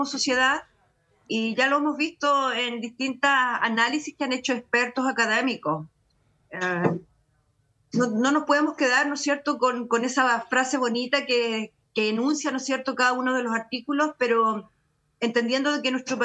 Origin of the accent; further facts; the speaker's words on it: Atacama, Chile; soy de Atacama.